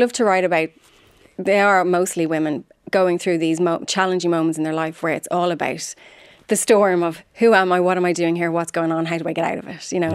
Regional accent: Ireland; Like, it's in our blood as Irish people, I think.

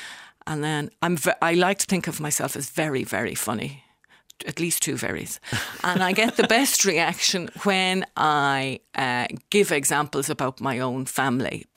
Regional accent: Ireland; And I do think as Irish people, we love a funeral and it serves a function.

